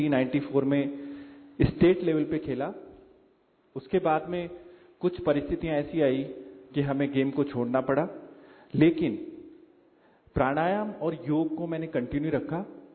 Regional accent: Jaipur, Rajasthan, India; मैं जयपुर का रहने वाला हूं

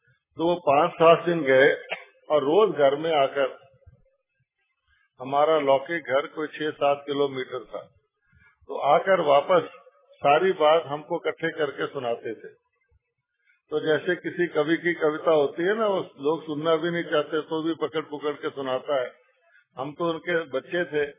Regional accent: Amritsar, Punjab, India; born there; मेरा जन्म क्योंकि अमृतसर में हुआ है

